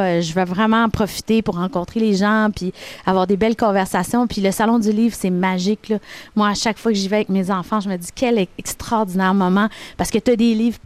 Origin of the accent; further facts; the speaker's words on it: Montreal, Quebec, Canada; Toi qui viens toujours dans mon patelin à Montréal.